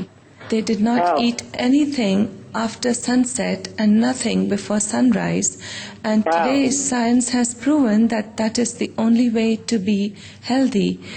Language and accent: English; India; born there; I was born in India into a Jain family.